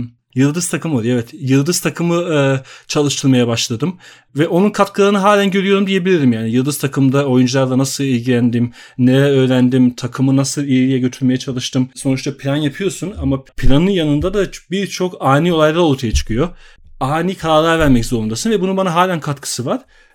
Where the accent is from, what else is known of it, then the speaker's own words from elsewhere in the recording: Istanbul, Turkey; now in Stuttgart, Germany; Ben İstanbul'da doğup büyüdüm. Yani Almanya Stuttgart'ta yaşıyorum şimdi ama İstanbul'da doğup büyüdüm ve 2002'de Almanya'ya geldim.